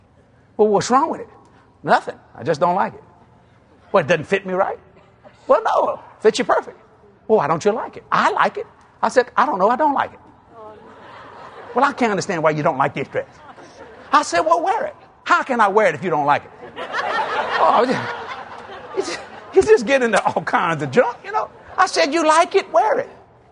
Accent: Louisiana, United States; I am a Cajun from South Louisiana.

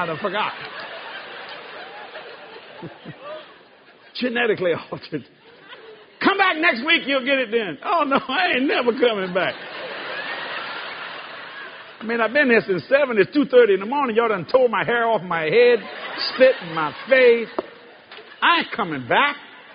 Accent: Louisiana, United States; I had a hard time speaking English. I'm a Cajun.

